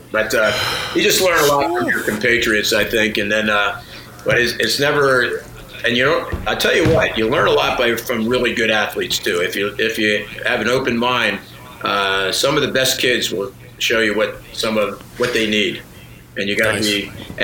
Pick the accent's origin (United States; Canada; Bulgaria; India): United States; Philadelphia, Pennsylvania; Growing up in Philly, the 1600 SAT kid in my high school could shoot a rock.